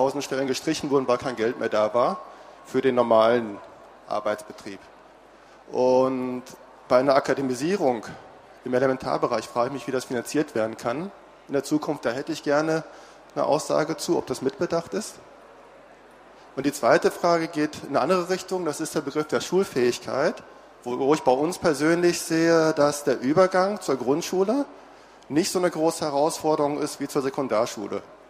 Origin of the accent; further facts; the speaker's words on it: Saxony-Anhalt, Germany; Ich komme aus Sachsen-Anhalt und da erlebe ich es so, dass es Modellprojekte gibt, die gefördert werden.